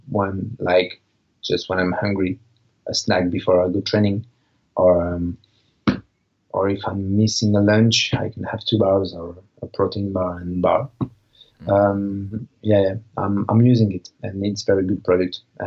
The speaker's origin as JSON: {"language": "English", "town": "Marseille", "region": "Provence-Alpes-Côte d'Azur", "country": "France", "tie": "born or raised there", "said": "I'm going to the training in Marseille, in my hometown."}